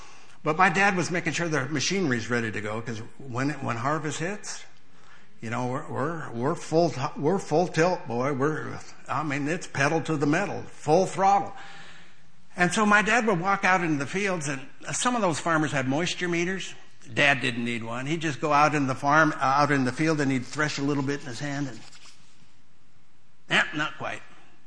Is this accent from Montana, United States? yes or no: yes; Montana, United States; I grew up on a farm in my home state of Montana